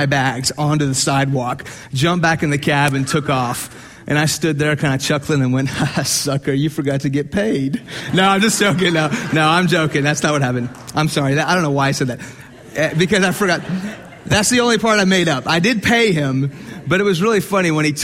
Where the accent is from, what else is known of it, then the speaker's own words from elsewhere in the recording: United States; I mean, I'm American. I'm a former Muslim.